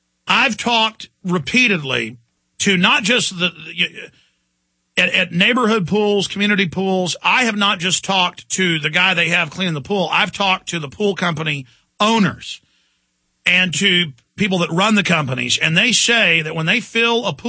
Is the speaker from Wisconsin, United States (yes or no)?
no; Dallas, Texas, United States; And growing up in Dallas, I didn't know fluoride was bad.